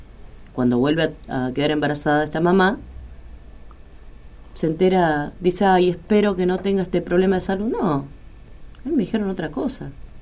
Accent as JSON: {"language": "Spanish", "region": "Buenos Aires", "country": "Argentina", "tie": "born there", "lives_now": "Rosario, Argentina", "said": "No, yo nací en Buenos Aires."}